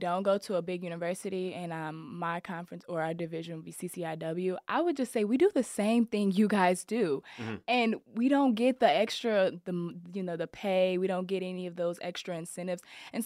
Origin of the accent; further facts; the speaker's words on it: Chicago, Illinois, United States; I'm from Chicago, born and raised.